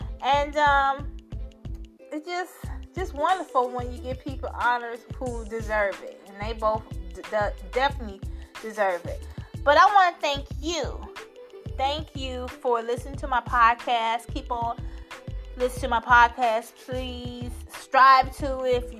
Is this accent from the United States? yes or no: yes; Chicago, Illinois, United States; She's another Chicagoan, the Brat, you know, West Side. That's where she's from. I'm from the South Side.